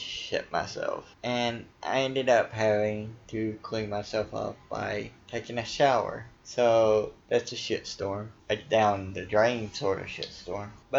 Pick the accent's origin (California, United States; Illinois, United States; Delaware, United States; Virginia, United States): Virginia, United States; My home state of Virginia is a shit pile politically the last few years